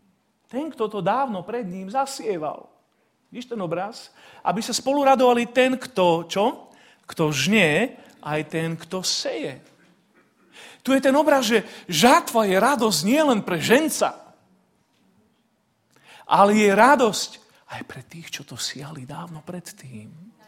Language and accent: Slovak; Nesvady, Nitra Region, Slovakia; Keď som vyrastal v tínedžerských rokoch v Nesvadoch, tak Nesvady sme volávali, že hlavné mesto papriky.